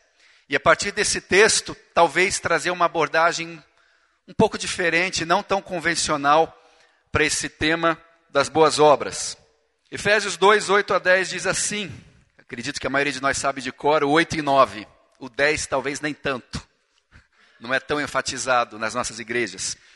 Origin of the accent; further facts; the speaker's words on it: Curitiba, Paraná, Brazil; Eu decidi que eu ia voltar para a minha cidade, eu sou de Curitiba